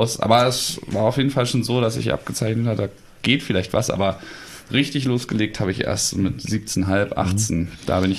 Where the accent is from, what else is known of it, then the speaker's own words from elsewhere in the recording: Berlin, Germany; meiner alten Heimat, Richtung Berlin